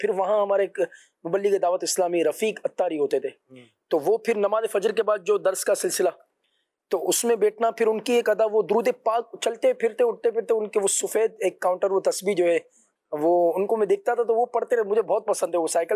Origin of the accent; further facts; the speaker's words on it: Karachi, Sindh, Pakistan; born there; پھر اس کے بعد جو پیدائش جو ہے وہ یقیناً کراچی.